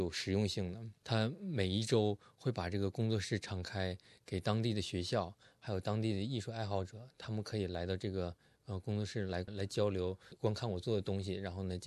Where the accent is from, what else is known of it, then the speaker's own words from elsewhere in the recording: Harbin, Heilongjiang, China; also born or lived in Brisbane; now in Melbourne, Australia; 我来自哈尔滨，现在是在墨尔本生活。之前是07年的时候我来到澳洲，是在布里斯本的 Griffiths Film School 学习动画。